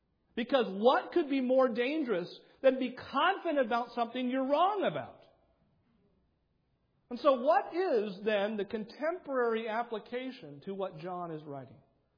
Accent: New Hampshire, United States; My home state of New Hampshire leads the way with 24% attending is all.

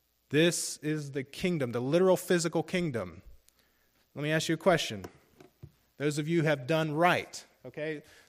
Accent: United States; born there; I was born in America, greatest country on earth.

